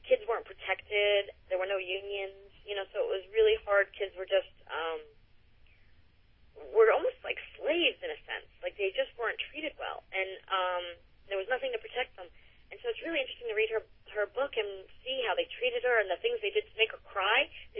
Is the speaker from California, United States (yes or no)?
no; New York, United States; I grew up in New York, and I'm used to doing everything.